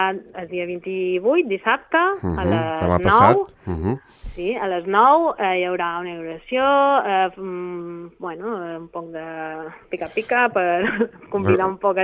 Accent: Sant Ferran, Balearic Islands, Spain; soc de Sant Ferran, exposaré per primera vegada a un lloc que és molt especial per jo, perquè allí he set la meva infància, en la Salou Parroquial de Sant Ferran

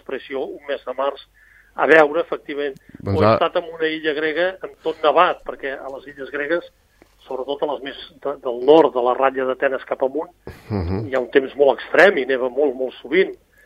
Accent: Girona, Catalonia, Spain; jo vinc de la Girona franquista dels anys 60, grisa, negra, fosca

